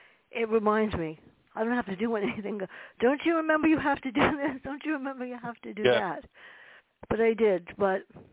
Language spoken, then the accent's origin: English; South Bronx, New York, United States; I wrote it about growing up in the South Bronx